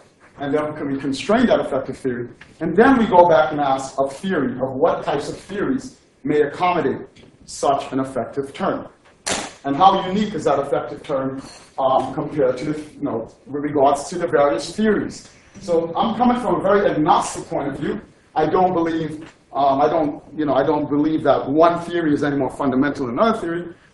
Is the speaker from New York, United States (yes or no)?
yes; Bronx, New York, United States; I'm from the Bronx, and we have golf sticks in the Bronx, actually.